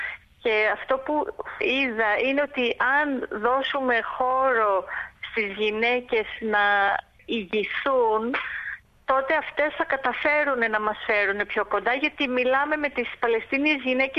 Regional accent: Athens, Attica, Greece; έχω μέσα μου πολύ έντονη και την ελληνικότητα αλλά και την εβραϊκότητα. Αλλά το ότι μεγάλωσα και γεννήθηκα στην Αθήνα σε μια εβραϊκή οικογένεια που ήταν λαϊκή

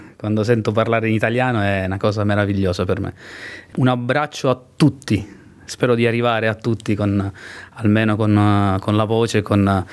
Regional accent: Sicily, Italy; essendo siciliano

